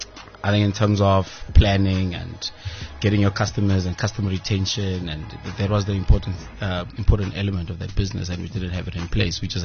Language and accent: English; Middelburg, Mpumalanga, South Africa; I came from Mpumalanga, so moving up here, after second, third year, my mom and my dad separated, and my mom moved. We used to stay in the Lani area of town in Mpumalanga, in Middelburg.